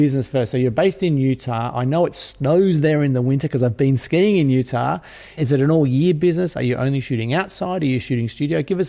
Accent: Australia; And even being an Aussie myself, I still love seeing the kangaroos.

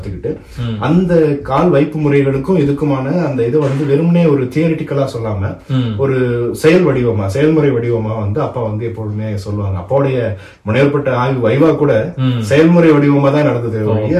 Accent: Chennai, Tamil Nadu, India; அப்பா வந்து எங்க தாத்தா ஊர்னு பார்த்தா சிவகங்கை பாகனேரி. அப்பா பிறந்த வளர்ந்ததெல்லாம் சென்னை தான், நானும் சென்னை தான். ஆனா எங்க வேறு எல்லாமே வந்து பாத்தீங்கன்னா மதுரை, ராமநாதபுரம் அந்த பக்கம் தான். குலதெய்வம் கூட மானமதுரையில தான் இருக்குது.

